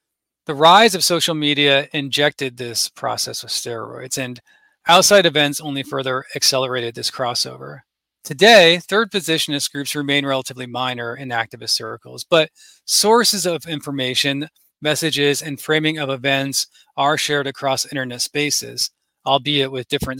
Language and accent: English; Northeast, United States; I grew up in the Northeast, where these ideals were widespread and entrenched, with easy access to hubs in areas like Vermont, Massachusetts, upstate New York, etc.